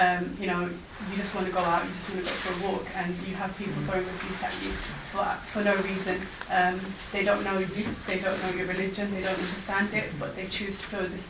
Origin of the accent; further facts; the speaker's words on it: United Kingdom; first language English; I've lived in this country my whole life, I've been born and bred here, I have the passport, I speak the language, it's actually my first language, I've studied here, I work here